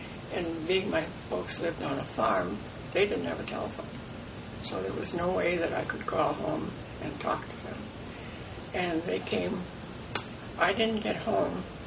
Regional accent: Davenport, North Dakota, United States; I went to a country school at Davenport. That's where I started. And then my parents being tenants, they moved from Davenport to Wheatland, North Dakota, or it was near Castleton.

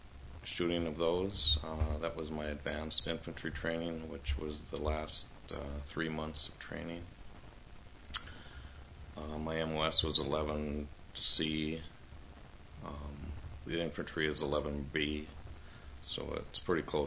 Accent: Pelican Rapids, Minnesota, United States; born there; I was born in Pelican Rapids.

